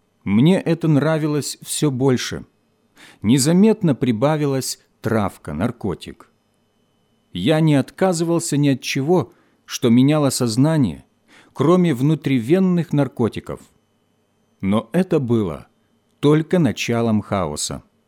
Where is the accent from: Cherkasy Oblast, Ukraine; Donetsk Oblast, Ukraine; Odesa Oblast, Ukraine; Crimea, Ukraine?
Donetsk Oblast, Ukraine; Makiivka; Родился я в Макеевке, в простой рабочей семье.